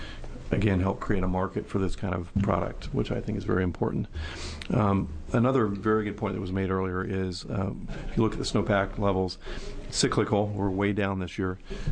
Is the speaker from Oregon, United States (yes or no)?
yes; Redmond, Oregon, United States; I grew up in Redmond, and when I grew up in Redmond, there were 5 operating mills in my small town.